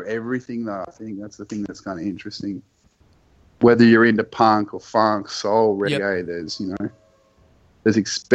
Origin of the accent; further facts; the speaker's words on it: Melbourne, Victoria, Australia; I mean, I grew up in Melbourne, so I kind of know Melbourne really well.